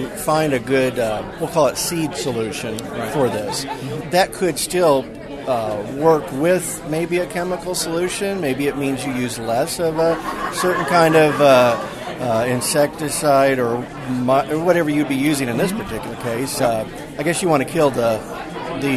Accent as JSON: {"language": "English", "region": "Florida", "country": "United States", "said": "they don't do it better anywhere else than in Florida, by the way, my home state."}